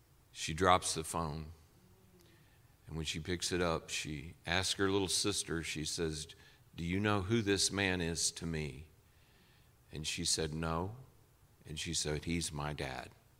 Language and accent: English; Liberty, United States; I was at a restaurant in Liberty, which is my hometown.